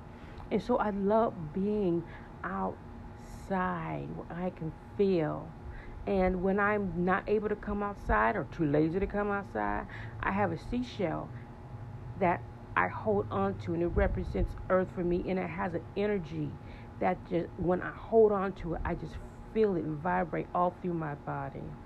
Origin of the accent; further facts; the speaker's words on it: Kansas, United States; It's I just barefoot growing up in Kansas, just outside barefoot.